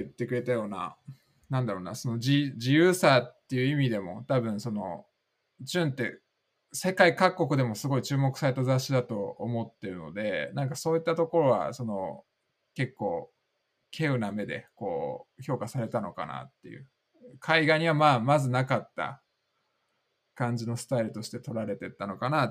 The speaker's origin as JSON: {"language": "Japanese", "region": "Aichi", "country": "Japan", "tie": "born or raised there", "said": "まあ、地元愛知県だけど、"}